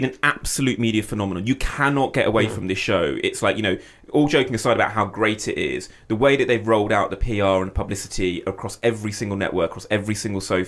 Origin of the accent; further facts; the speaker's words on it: United Kingdom; And I'm not just saying that as a British producer and, you know, because I'm a, you know, a shill for the BBC.